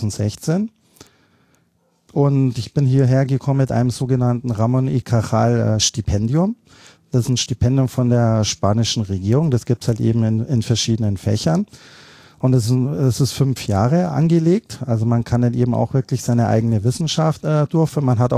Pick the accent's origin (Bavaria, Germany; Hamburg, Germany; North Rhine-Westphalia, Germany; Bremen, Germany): Bavaria, Germany; Munich; now in Spain; Also ich komme ja aus München und ich bin wirklich sehr heimatverbunden